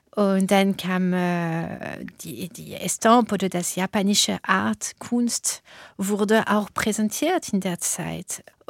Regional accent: France; German is a second language; für mich als Französin, ja, die Laufbahn von der Familie aus Berlin nach Paris

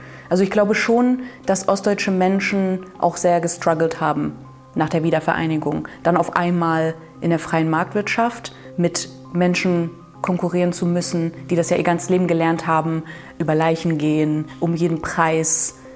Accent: East Germany, Germany; Also meine Mutter kommt aus einem kleinen Dorf in Mansfeld-Südharz, das heißt Mittelhausen. Ich bin Ossi.

